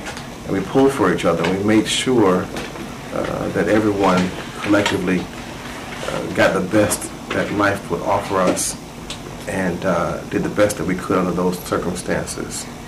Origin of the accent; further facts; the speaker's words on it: Hollywood, Florida, United States; born there; I was born in Hollywood, Florida, just in Broward County.